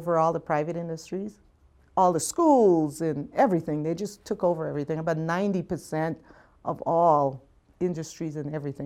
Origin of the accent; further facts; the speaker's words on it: Guyana; born there; I was born in Guyana in a small village.